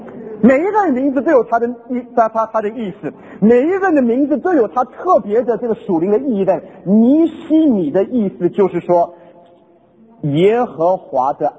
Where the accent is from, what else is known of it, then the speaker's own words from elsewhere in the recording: Meizhou, Guangdong, China; 昨天我已经介绍过自己，我是广东人，我是广东梅县